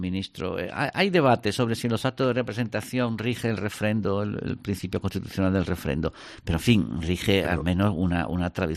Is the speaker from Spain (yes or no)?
yes; Spain; allí no nos han echado de menos, no nos engañemos, pero nosotros nos hemos echado de menos allí, como españoles.